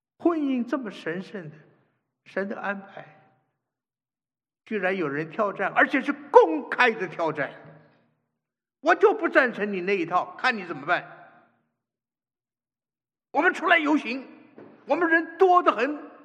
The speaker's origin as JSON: {"language": "Chinese", "country": "Taiwan", "said": "我从台湾来，我在台湾住了很长一段时间，我很关心，我很爱台湾。"}